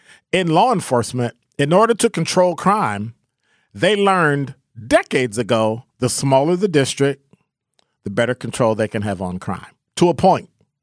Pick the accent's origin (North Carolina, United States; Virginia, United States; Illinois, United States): Illinois, United States; Chicago; Just growing up in Chicago.